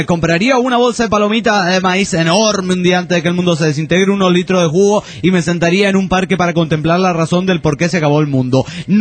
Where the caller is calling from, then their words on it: Bahía Blanca, Buenos Aires Province, Argentina; de Bahía Blanca, República Argentina.